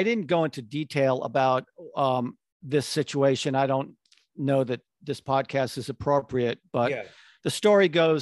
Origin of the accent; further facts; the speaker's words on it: Connecticut, United States; I'm not a city guy. I grew up in Connecticut in a very bucolic environment, very laid back, and I was a very shy, introverted kid.